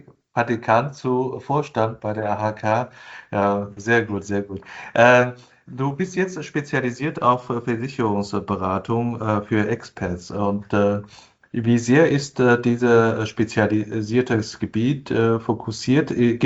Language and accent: German; China; German is a second language; Ich bin selber Chinese